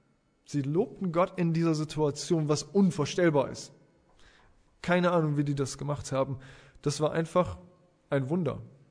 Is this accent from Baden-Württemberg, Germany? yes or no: no; Viersen, North Rhine-Westphalia, Germany; Ich bin 39 Jahre alt, ich komme aus Viersen